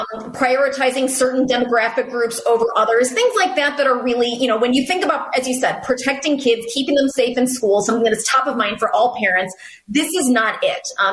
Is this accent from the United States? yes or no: yes; Chicago, Illinois, United States; I'm from Chicago. I probably pronounce it wrong.